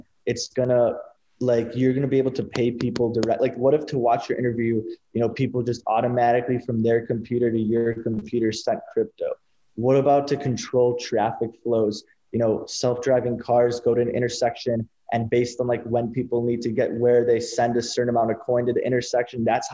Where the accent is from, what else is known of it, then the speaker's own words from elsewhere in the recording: United States; And like, I'm an American, so I love that the dollar is the reserve currency.